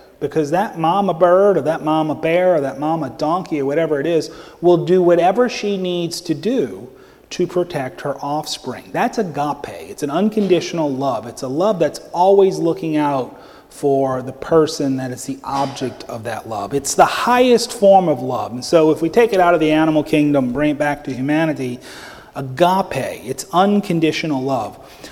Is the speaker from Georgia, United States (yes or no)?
no; New Orleans, Louisiana, United States; We think, well, we're from New Orleans, so we don't even, snow for us is a snowball on a summer day